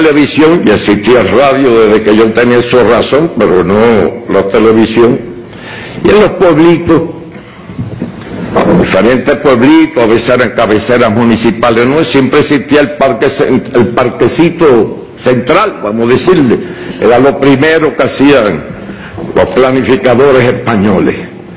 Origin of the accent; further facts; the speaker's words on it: Santiago de Cuba, Cuba; also born or lived in Virán; Yo nací en el campo, en Virán, municipio ahora es de Cueto, antes era Bellavicero, ahora soy cuetense y holguinero, pero me eduqué en Santiago